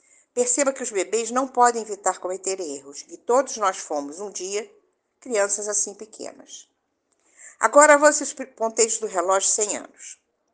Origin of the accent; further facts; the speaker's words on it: Rio de Janeiro, Brazil; sou da cidade do Rio de Janeiro.